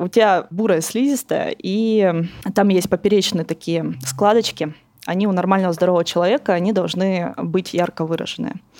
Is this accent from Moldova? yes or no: no; Far North, Russia; Я росла в Заполярье.